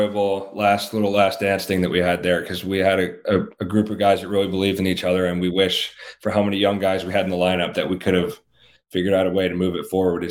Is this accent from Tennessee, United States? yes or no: no; Bensalem, Pennsylvania, United States; I'm from Bensalem, Pennsylvania, which is about right north of Northeast Philadelphia.